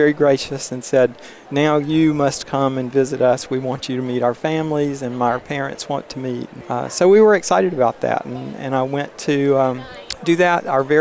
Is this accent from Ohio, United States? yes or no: no; Mobile, Alabama, United States; You got to know that I'm a homeboy. I grew up in Mobile, Alabama. I went to high school all the way there.